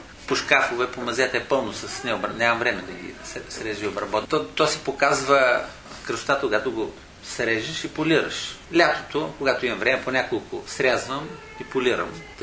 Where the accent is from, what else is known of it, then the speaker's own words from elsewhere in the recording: Kardzhali, Kardzhali Province, Bulgaria; Аз съм родом от Кърджали, източните Родопи.